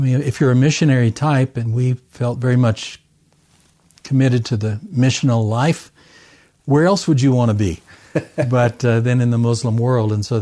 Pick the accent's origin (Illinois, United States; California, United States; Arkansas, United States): Arkansas, United States; Camden; I was born and raised in Arkansas, small town.